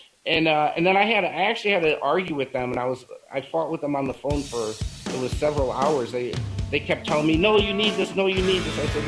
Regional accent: Illinois, United States; I grew up in Illinois

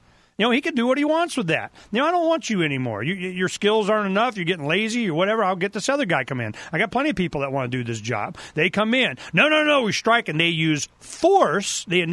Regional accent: Florida, United States; now in Tucson, United States; You know, I came from Florida.

